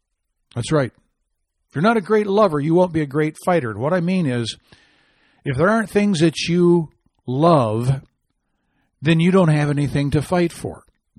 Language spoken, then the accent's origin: English; Washington, Michigan, United States; That's right, a town called Washington, Michigan. And I was particularly drawn because it's from my home state.